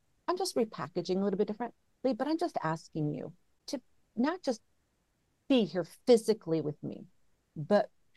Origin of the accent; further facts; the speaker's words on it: Hawaii, United States; So I was raised military. So we moved around a lot, but I was raised in Hawaii.